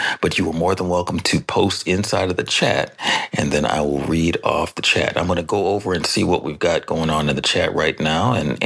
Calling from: Newark, New Jersey, United States; Okay, I'm calling from Newark, New Jersey.

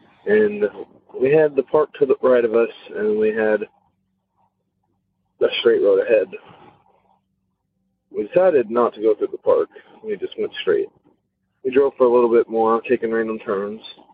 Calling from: Louisville, Kentucky, United States; I'm from Louisville, Kentucky.

